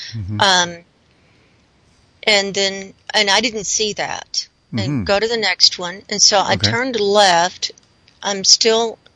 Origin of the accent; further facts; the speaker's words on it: Lubbock, Texas, United States; I grew up in Lubbock, Texas, and Roswell's about 4 hours away.